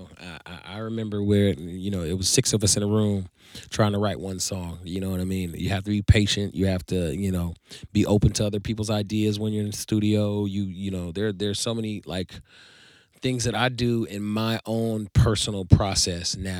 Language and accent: English; Inglewood, California, United States; Sure. Well … I'm from Inglewood, California.